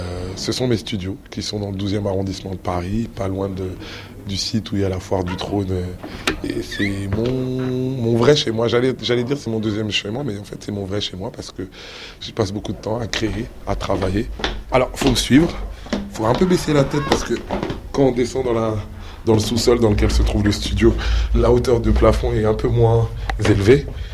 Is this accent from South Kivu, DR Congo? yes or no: no; Kinshasa, DR Congo; Moi, en tant que Congolais, parce que je suis né au Congo et j'ai grandi au Congo, à Kinshasa exactement